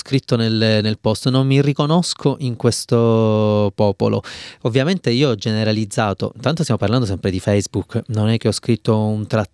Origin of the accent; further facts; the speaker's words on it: Palermo, Sicily, Italy; visto che io sono palermitano